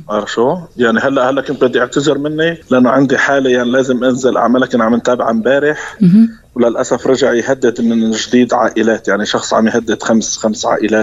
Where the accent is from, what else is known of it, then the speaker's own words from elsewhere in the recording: Syria; تعال أنت مواطن سوري وأنا مواطن سوري